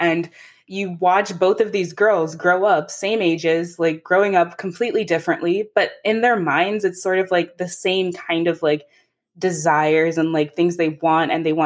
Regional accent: Zimbabwe; now in United States; So like, I'm from Zimbabwe.

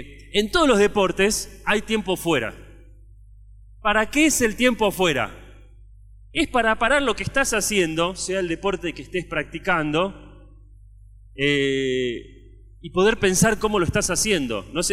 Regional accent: Argentina; Soy de Argentina.

